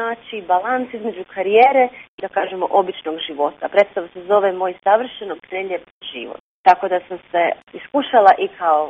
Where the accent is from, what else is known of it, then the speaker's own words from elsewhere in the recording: Zagreb, City of Zagreb, Croatia; also born or lived in New York / Los Angeles; now in Cincinnati, United States; Rođena sam u Zagrebu, školovala sam se u Zagrebu i u Njujorku i radila sam u Njujorku i Los Angelesu. Trenutno živim u Cincinnatiju